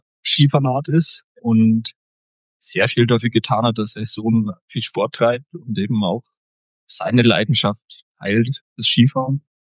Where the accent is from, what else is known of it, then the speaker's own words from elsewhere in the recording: Bavaria, Germany; Ich komme aus Oberfranken, also in einer Region, wo man nicht unbedingt Ski fährt